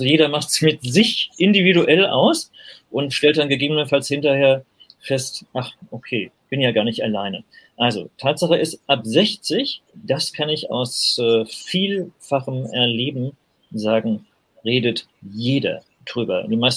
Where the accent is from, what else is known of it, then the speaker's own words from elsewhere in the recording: Saarland, Germany; born there; Ich bin im Saarland geboren, da gibt es eine Menge Grenzen gleich nebenan, Kilometer weiter links, und ich wäre gleich Franzose geworden.